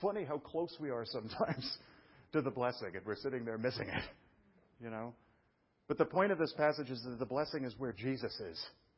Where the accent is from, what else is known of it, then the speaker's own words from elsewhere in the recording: New York, United States; I'm a guy, I was raised in New York, and I go back home sometimes, and it's weird.